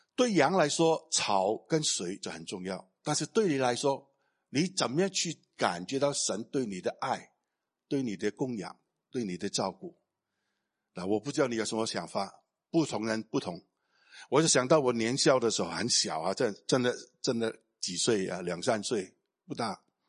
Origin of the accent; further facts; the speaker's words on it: Hong Kong; 特别是我们香港人啊，广东人